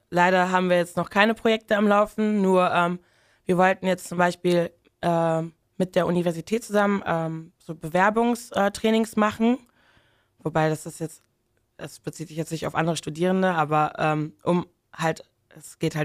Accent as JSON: {"language": "German", "country": "Togo", "said": "also ich bin halt ursprünglich aus Togo"}